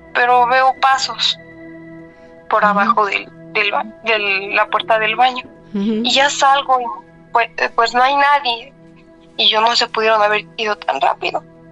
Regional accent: Mexico City, Mexico; Soy de la Ciudad de México.

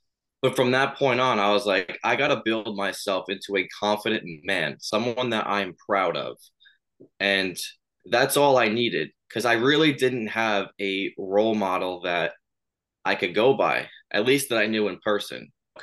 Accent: Long Island, New York, United States; Yep, born and raised, been here my whole life.

